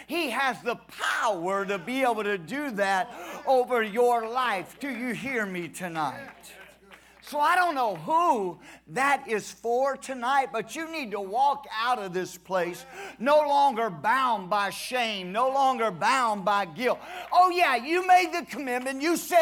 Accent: Sweeney, Texas, United States; So, I grew up in Sweeney, Texas. Salute. In Sweeney growing up, I had dogs.

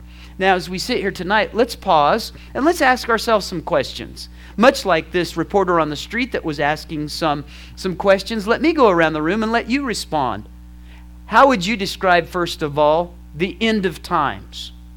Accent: United States; I have felt like as an American, that I have no voice.

